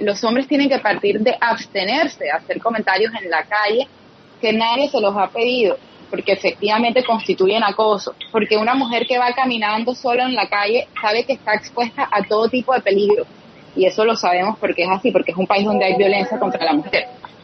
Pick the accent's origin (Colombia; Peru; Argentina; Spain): Colombia; Santa Marta, Magdalena; pues yo soy de Santa Marta y cuando voy a la playa es lo mismo